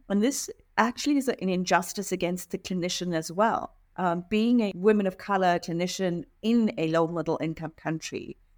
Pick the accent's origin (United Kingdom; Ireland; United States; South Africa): South Africa; my personal experience growing up in South Africa